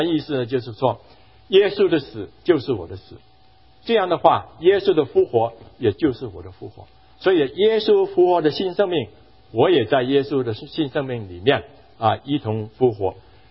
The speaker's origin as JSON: {"language": "Chinese", "country": "Hong Kong", "tie": "born or raised there", "said": "我在香港的时候，我在长大在香港，没有觉得没有人敢这样做"}